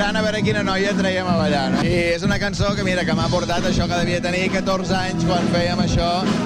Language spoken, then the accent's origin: Catalan; Taradell, Catalonia, Spain; una sala de ball que hi havia a Taradell, al meu poble